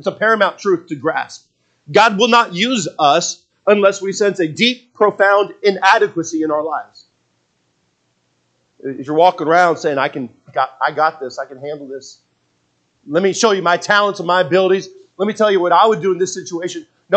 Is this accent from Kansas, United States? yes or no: yes; Leavenworth, Kansas, United States; I mean, I know we're from Leavenworth, Kansas, so let's try it again.